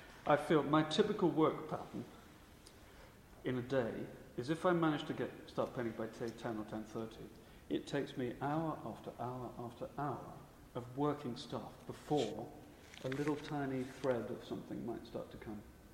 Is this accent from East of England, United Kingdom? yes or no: no; Portsmouth, South East England, United Kingdom; I was brought up in Portsmouth. I used to go out in the South Downs and draw